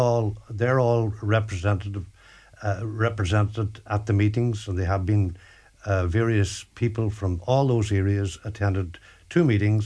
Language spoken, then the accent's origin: English; Letterkenny, County Donegal, Ireland; Well, I'm a Letterkenny man, Greg, and I was born in Ardodonnell, in the Burma, as it's commonly known. And I've been working in Letterkenny for 43